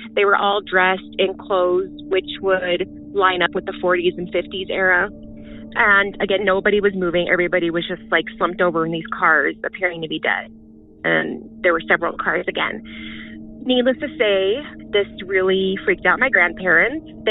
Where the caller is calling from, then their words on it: Denver, Colorado, United States; I'm calling from Denver, Colorado.